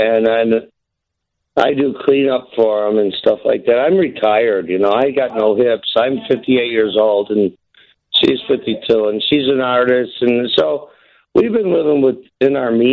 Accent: Chicago, Illinois, United States; also born or lived in Alabama; And we moved back to Illinois. And in any event, I was born in Chicago. We lived in Chicago. I myself have lived in Chicago.

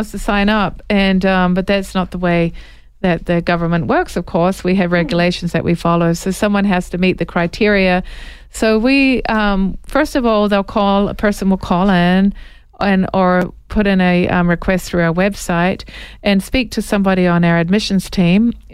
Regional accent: New Zealand; now in United States; I'm originally from New Zealand, by the way, in case you hear an accent.

